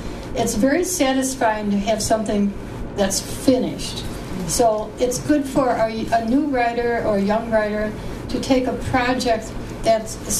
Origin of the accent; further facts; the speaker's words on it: New Jersey, United States; I'm actually so happy to be here, partly because I'm really from New Jersey. It's like minus one, minus 14 with the wind.